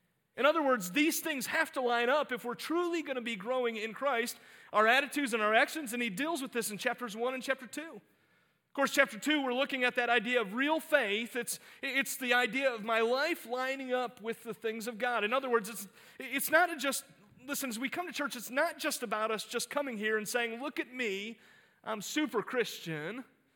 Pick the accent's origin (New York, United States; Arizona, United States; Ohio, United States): Ohio, United States; Cleveland; I know most of you know that I grew up in Cleveland, Ohio, and so I'm an avid Cleveland sports fan.